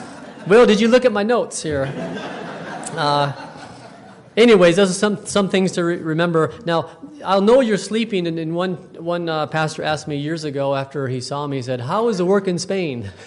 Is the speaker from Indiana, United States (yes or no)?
yes; South Bend, Indiana, United States; I'm from South Bend.